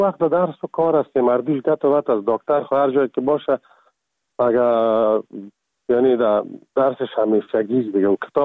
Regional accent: Kabul, Afghanistan; moved away as an adult; also born or lived in Ghazni; now in Czech Republic; از کابل هستم و از سال 1985 در چکسلواکیا

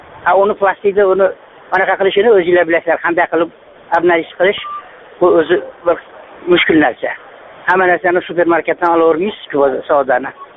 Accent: Tashkent, Uzbekistan; Mirobod rayonida, Toshkentda.

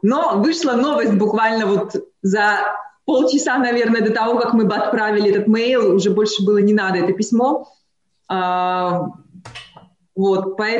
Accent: Belarus; как настоящие белорусы

